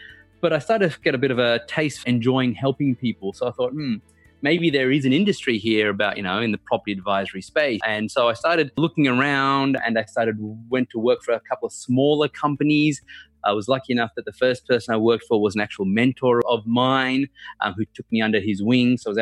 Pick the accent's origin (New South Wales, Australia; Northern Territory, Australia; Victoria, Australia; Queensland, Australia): New South Wales, Australia; Griffith; also born or lived in Sri Lanka; I was born in Sri Lanka, came to Australia when I was, well, about a month shy of my 9th birthday. We grew up in a small country town called Griffith, which is about halfway between Sydney and Melbourne